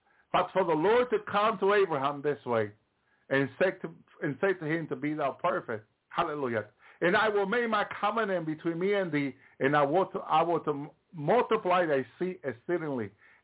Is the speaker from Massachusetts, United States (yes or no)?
yes; Massachusetts, United States; One of our prophets in the church where I grew up in Massachusetts